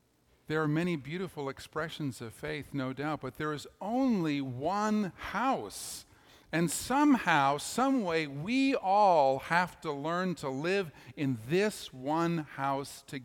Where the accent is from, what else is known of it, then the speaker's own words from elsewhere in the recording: Toronto, Ontario, Canada; I was sitting in worship in my hometown church in Toronto. I was probably 13 or 14.